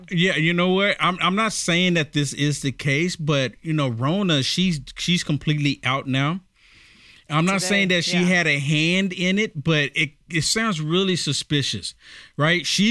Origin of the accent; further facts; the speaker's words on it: Arkansas, United States; born there; Hey, that's where I was born.